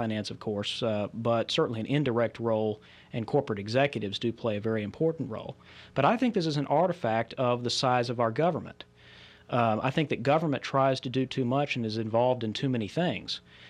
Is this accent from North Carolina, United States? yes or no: yes; North Carolina, United States; I'm from North Carolina.